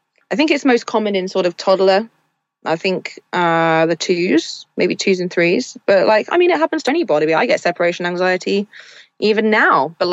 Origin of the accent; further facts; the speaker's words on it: Wales, United Kingdom; I grew up in South Wales, and I went to university, my first year of university, actually, I was based in Reading.